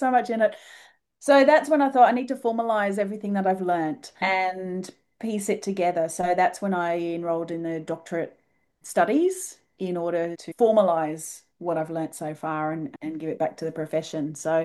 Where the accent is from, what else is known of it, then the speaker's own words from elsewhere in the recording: England, United Kingdom; And that, being English as well, we have a penchant towards bathing, but we like a bath